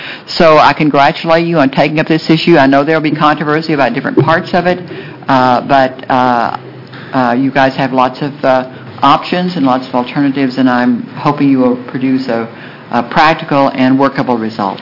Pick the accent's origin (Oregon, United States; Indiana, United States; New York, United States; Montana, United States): Oregon, United States; Corvallis; former legislator, former county commissioner, and now a citizen, mainly doing advocacy for homeless persons. And I want to thank you for taking up this very serious issue. I'm from Corvalli